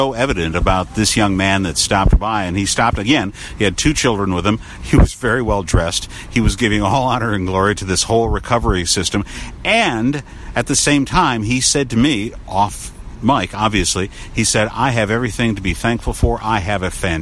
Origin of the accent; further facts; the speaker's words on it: Detroit, Michigan, United States; my hometown of Detroit originally.